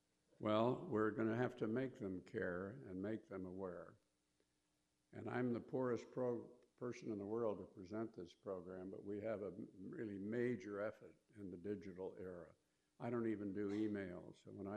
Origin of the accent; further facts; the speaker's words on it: Nebraska, United States; I was brought up in Nebraska, and we used to hunt for pheasants and turkeys.